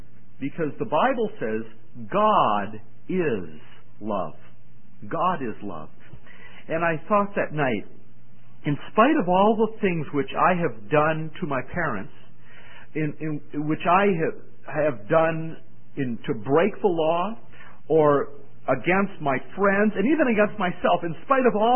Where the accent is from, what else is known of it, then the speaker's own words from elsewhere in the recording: Valley City, North Dakota, United States; a transaction had taken place in that car outside of my hometown of Valley City, North Dakota on June 1st, 1972.